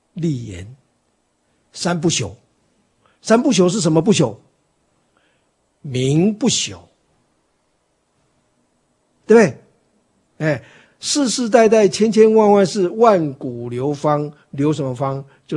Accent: China; 那尤其是我们中国人又更重要

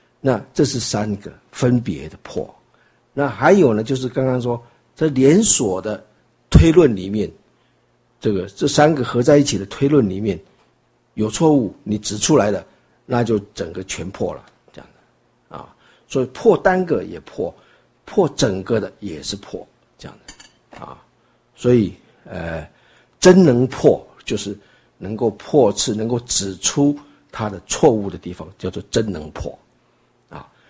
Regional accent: China; 这也显示出说，这个西洋人的思想跟我们中国人的思想不一样

